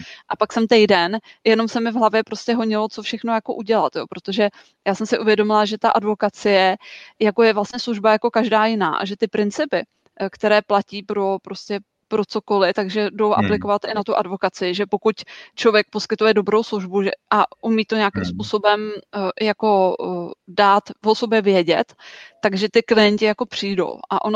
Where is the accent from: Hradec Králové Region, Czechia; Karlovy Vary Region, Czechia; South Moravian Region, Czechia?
Hradec Králové Region, Czechia; Hradec Králové; první investiční byt asi bude v Hradci Králové, protože to je město, které já znám a odkud pocházím.